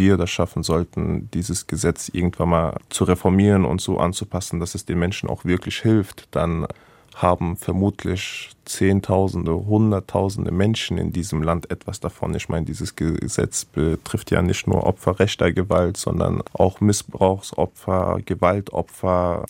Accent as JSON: {"language": "German", "town": "Hanau", "region": "Hesse", "country": "Germany", "tie": "born or raised there", "said": "ich bin in Hanau-Kesselstadt, wie Sie gesagt haben, aufgewachsen. Das ist ein Ort, die Weststadt ist ein Ort, das wurde jetzt von den Medien als Migranten-Hotspot betitelt."}